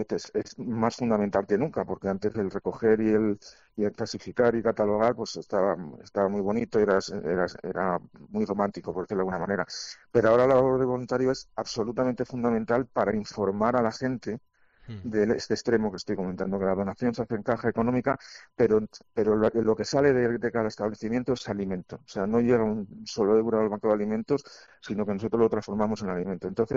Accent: Community of Madrid, Spain; Somos de Madrid, en concreto yo vivo en Villaviciosa de Odón

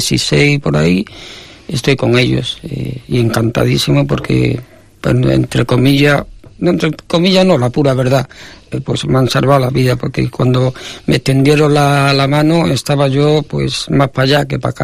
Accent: Morón de la Frontera, Andalusia, Spain; now in Santander, Spain; Soy de Morón, de la frontera, de Sevilla.

